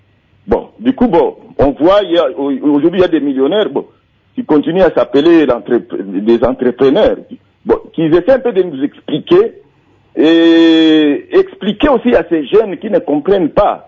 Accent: Goma, North Kivu, DR Congo; moi aussi je suis des Goma.

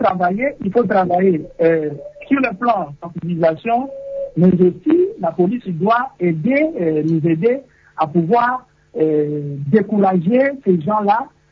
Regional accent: DR Congo; La corruption, c'est un fléau qu'on ne peut plus en parler chez nous en RDC.

